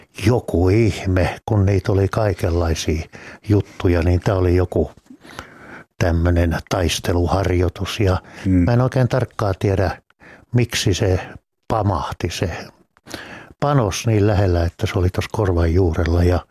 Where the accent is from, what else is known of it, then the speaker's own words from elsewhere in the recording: Kuusankoski, Kymenlaakso, Finland; moved away as an adult; now in Tampere, Finland; Joo, mä synnyin tosiaan Kuusankoskella poliisin poikana.